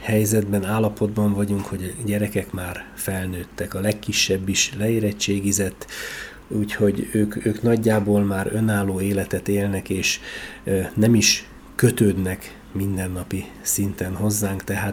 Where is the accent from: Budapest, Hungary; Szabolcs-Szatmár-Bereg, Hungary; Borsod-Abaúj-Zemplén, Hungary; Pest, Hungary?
Borsod-Abaúj-Zemplén, Hungary; Miskolc; Családommal együtt itt születtünk Miskolcon, itt nevelkedtünk, itt jártunk iskolába, itt dolgoztunk. 55 év itt telt el.